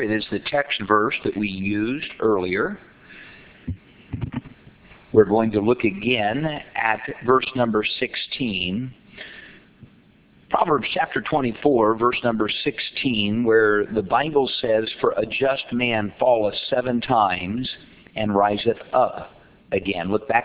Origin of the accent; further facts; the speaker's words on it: Indiana, United States; I was about 11 or 12 years of age. I grew up in Indiana where it gets cold and icy and snowy.